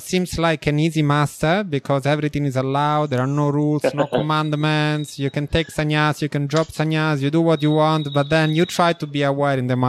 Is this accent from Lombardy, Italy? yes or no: no; Rome, Lazio, Italy; now in Singapore; Well, I have to say that I'm from Rome, and after driving in Rome, that's not really my main challenge.